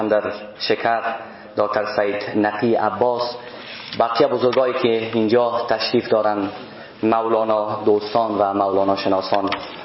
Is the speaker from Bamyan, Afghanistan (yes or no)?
no; Mazar-i-Sharif, Balkh, Afghanistan; born there; ما خودم قسمی که گفتم شخصا در مزار شریف به دنیا آمدیم، چیزی حدود 30 کیلومتر دورتر از جایی که مولانا جلال الدین به دنیا آمدند.